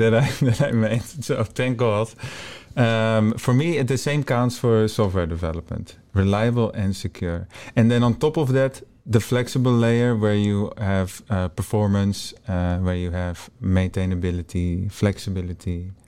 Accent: Netherlands; English is a second language; from the Netherlands

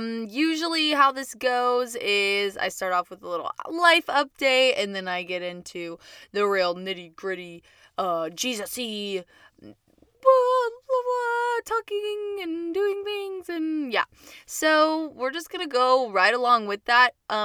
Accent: Acworth, Georgia, United States; Well, I'm from Georgia, the Ackworth area

